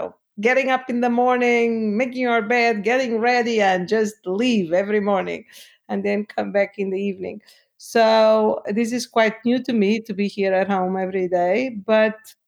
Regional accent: Lisbon, Portugal; So I am from Portugal, from Lisbon

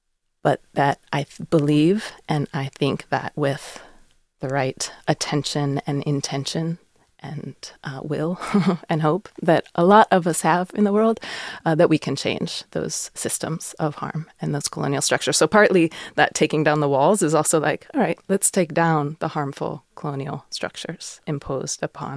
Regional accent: Alaska, United States; I grew up in the woods. I grew up on Denaina land, which is down on the Kenai Peninsula.

